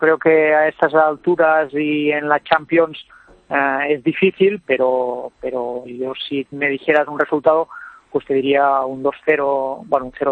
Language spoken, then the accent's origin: Spanish; Sitges, Catalonia, Spain; now in Astana, Kazakhstan; Yo soy de Sitges, al lado de Barcelona.